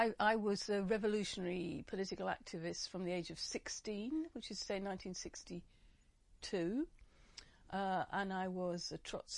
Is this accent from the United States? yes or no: no; London, United Kingdom; I'm a Londoner by birth. I went to a secondary modern school that had, I failed the 11 plus. I went to a secondary modern school that had a grammar stream. Then in 1965, I went to the University of Kent